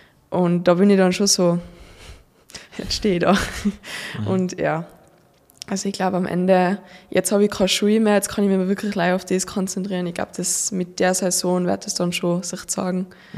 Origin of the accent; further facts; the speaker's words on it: Tyrol, Austria; dass ich als Tirolerin im ersten Conti-Team sein kann.